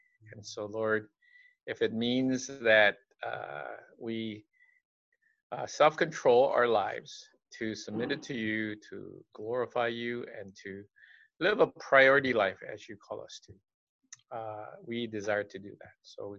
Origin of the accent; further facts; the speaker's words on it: United States; And I grew up in America, so, you know, I should be even much better than that.